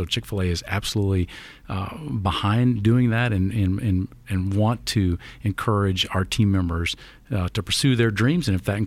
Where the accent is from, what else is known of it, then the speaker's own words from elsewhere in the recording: Oakland, California, United States; born there; My wife is from here. I was born in Oakland. We have some roots here in the Bay Area.